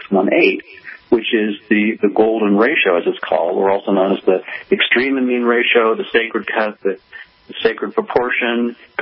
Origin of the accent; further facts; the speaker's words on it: Livermore, California, United States; I grew up in Livermore, California, and my dad was a supervisor on a cyclotron.